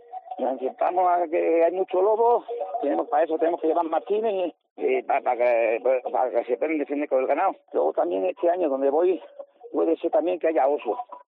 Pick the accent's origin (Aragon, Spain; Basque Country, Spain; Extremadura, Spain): Extremadura, Spain; Huertas de Ánimas; por querer también pasar por mi pueblo por Huertas de Ánimas, que pasamos, nos debíamos 2 días, perdimos 2 días, pero mereció la pena, porque nos recibieron, la verdad, muy bien la gente del pueblo.